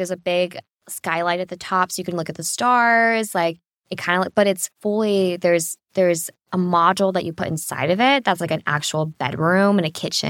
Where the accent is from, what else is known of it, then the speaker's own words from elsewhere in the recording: California, United States; I love California. I'm from the Bay Area.